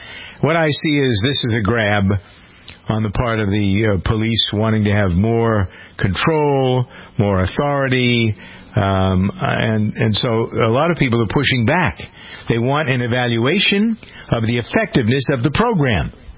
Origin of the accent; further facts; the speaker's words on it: Framingham, Massachusetts, United States; what we're doing here in my hometown of Framingham.